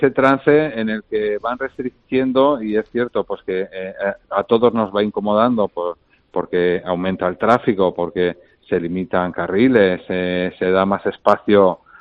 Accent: Valencia, Valencian Community, Spain; yo soy valenciano y la ciudad me encanta.

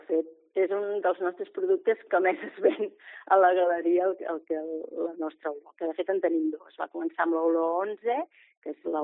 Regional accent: Catalonia, Spain; el nostre tarannà com a catalans és un tarannà molt discret

